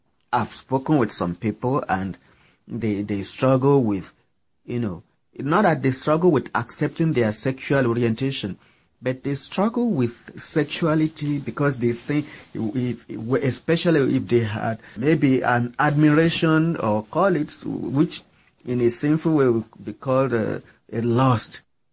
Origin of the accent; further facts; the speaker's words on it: Nigeria; English is a second language; now in United States; I'm a Nigerian gay man resident in United States of America.